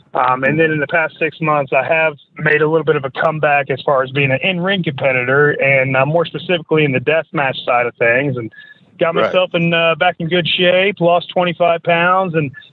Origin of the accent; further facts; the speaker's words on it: Indiana, United States; I grew up in Southern Indiana and frequently went to the Evansville USWA shows.